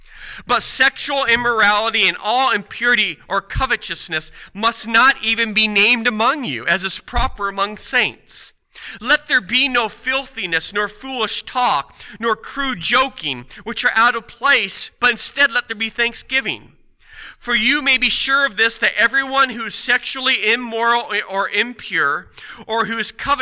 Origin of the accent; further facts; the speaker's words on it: Washington, United States; But in my home state from years ago, in Washington, they're pristine.